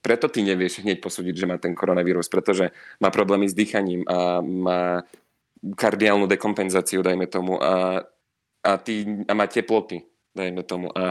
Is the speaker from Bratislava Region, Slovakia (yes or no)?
no; Žilina Region, Slovakia; proste ako u nás na Orave, však babky na dedine